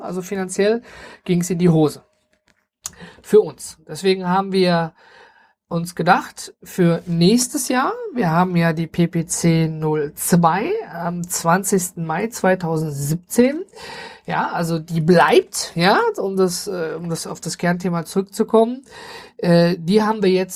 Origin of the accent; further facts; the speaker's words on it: Duisburg, North Rhine-Westphalia, Germany; weil ich dann erstmal auch gar nicht hier in der Stadt Duisburg bin, wo ich herkomme, sondern ganz hoch oben im Norden.